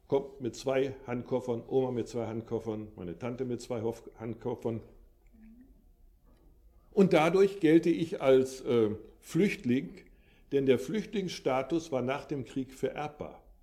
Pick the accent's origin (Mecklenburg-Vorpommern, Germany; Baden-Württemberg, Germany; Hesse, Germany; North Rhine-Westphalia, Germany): North Rhine-Westphalia, Germany; Detmold; born there; Also ich bin in Detmold-Lippe geboren, mitten in Deutschland, und habe einen Flüchtlingsausweis, der mich als Flüchtling dann charakterisiert.